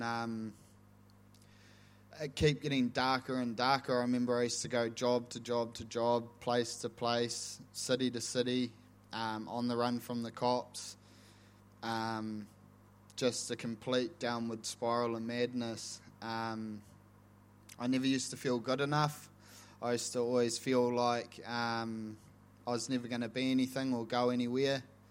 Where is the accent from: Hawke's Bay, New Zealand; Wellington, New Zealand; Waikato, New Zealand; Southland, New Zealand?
Southland, New Zealand; Invercargill; born there; I was born in Invercargill.